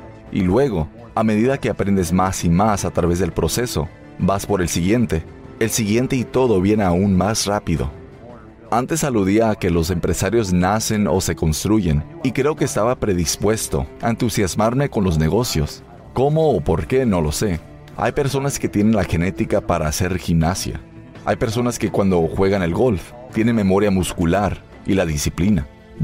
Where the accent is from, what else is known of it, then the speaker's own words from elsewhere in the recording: Pittsburgh, Pennsylvania, United States; Crecí en Pittsburgh, así que probablemente con menos de 12 años salía y compraba tarjetas de béisbol que coleccionaba.